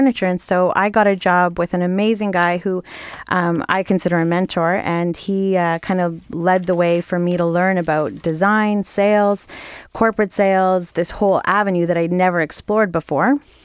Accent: Calgary, Alberta, Canada; I'm from Calgary.

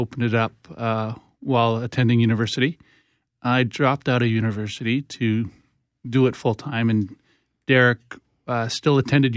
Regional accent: Winnipeg, Manitoba, Canada; I'm born and raised in Winnipeg.

